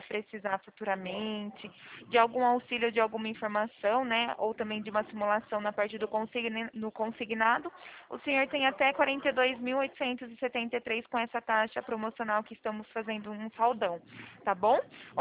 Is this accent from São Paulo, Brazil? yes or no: yes; São Paulo, Brazil; eu tive que vir para minha cidade. Então, eu sou daqui do interior de São Paulo